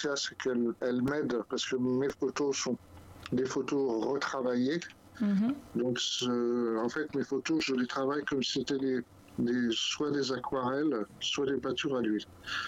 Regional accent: Paris, Île-de-France, France; Je suis parisien, je le suis toujours.

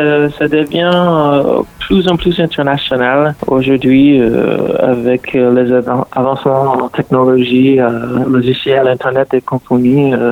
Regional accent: Atlanta, Georgia, United States; French is a second language; Moi, je viens d'Atlanta à la base, et il y a plein de rappeurs qui sortent là-bas avec les sons différents.

